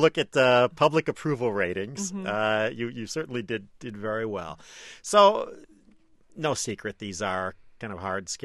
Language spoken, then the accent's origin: English; Detroit, Michigan, United States; Let's go to my hometown of Detroit, Michigan.